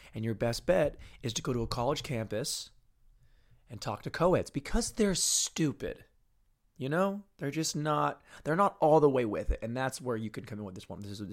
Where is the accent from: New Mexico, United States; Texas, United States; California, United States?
California, United States; Santa Monica; We'll tell them we're Dutch, even though we're from Santa Monica.